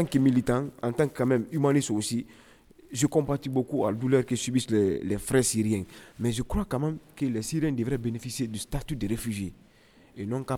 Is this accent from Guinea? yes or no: yes; Guinea; now in Morocco; Je viens de la Guinée-Conakry. Actuellement, je suis coordinateur du Conseil des migrants subsahariens au Maroc.